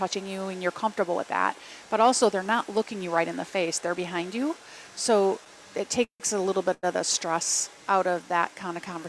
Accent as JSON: {"language": "English", "town": "Madison", "region": "Wisconsin", "country": "United States", "tie": "born or raised there", "said": "I mean, I didn't grow up in a small town. I grew up in Madison."}